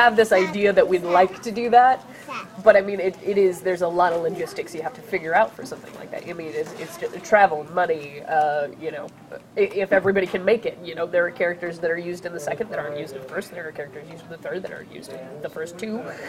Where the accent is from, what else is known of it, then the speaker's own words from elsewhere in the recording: Fond du Lac, Wisconsin, United States; Fond du Lac is my hometown